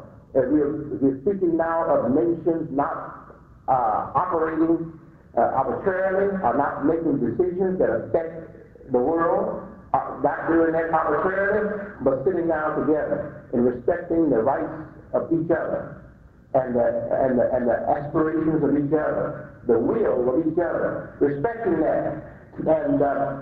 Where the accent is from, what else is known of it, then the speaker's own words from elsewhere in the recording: Georgia, United States; Now, I told you that I came from Georgia. I have a hard time keeping that Georgia biology out of me.